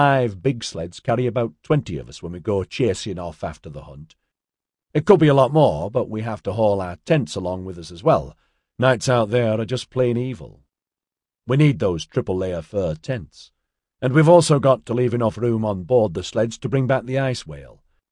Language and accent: English; Yorkshire and the Humber, United Kingdom; I'm a Yorkshireman, me, born and bred, and right traditional.